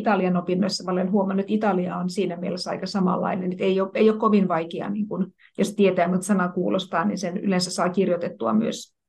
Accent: Turku, Southwest Finland, Finland; Porissa on aika samanlainen murre kuin Turussa, mistä mä taas sitten olen kotoisin

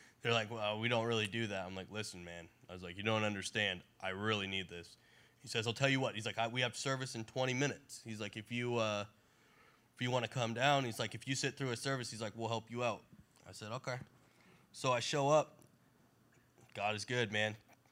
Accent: East Coast, United States; now in California, United States; you know, I'm from the East Coast, so it gets pretty cold, and I had never been to California. So I decided that instead of being homeless in the cold, I was going to come be homeless in California.

